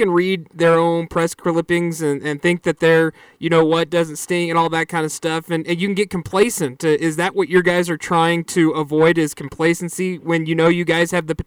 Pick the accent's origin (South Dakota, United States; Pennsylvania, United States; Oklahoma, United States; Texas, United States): Oklahoma, United States; Dude, I grew up in Oklahoma, and I'm still, when I go back and visit, I'm still not over that.